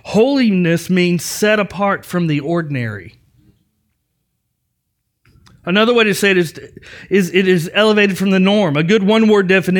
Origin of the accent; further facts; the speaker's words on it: the South, United States; You know, growing up in the South, we had two sets of dishes.